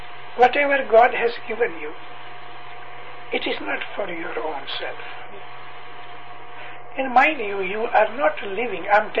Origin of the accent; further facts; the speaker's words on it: Amritsar, Punjab, India; born there; No, I was born in 1919 in Amritsar. The, you know, the center of Sikh people, Mecca of Sikh, Amritsar. There is Golden Temple. Our house is near Golden Temple.